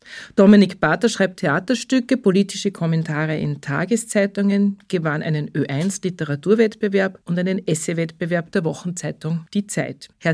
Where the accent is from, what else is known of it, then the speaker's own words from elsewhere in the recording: Upper Austria, Austria; ich bin auch Oberösterreicher. Ich glaube, das war unser Anknüpfungspunkt. Genau. Wir sind beide damals nach 5 Minuten in schwersten oberösterreichischen Dialekt gefallen, was ich sonst nie mache.